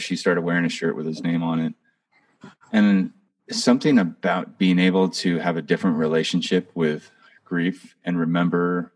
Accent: California, United States; I was back in my hometown in Sonoma County

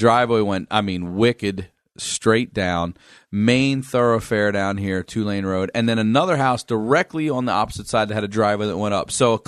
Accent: Maryland, United States; We were on our way. I grew up in Maryland. We were on our way to Hanover, Pennsylvania.

